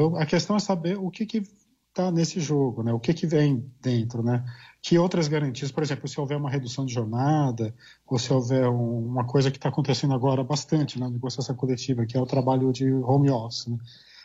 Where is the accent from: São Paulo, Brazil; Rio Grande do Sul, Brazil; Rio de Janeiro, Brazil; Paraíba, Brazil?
São Paulo, Brazil; São Paulo, né, de onde eu sou